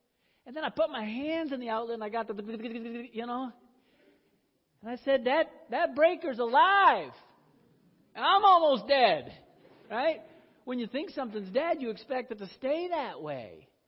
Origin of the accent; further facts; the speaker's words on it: Iowa, United States; Now, where I grew up in Iowa, that was a pretty common thing.